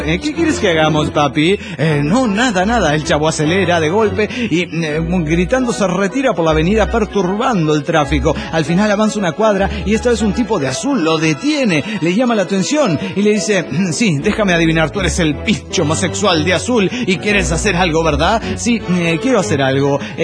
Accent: Mérida, Yucatán, Mexico; Soy el escribano de Mérida, Yucatán

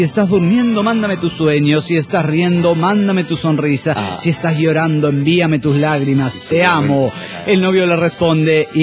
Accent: Mexico City, Mexico; Soy la carismática del DF mexicano.

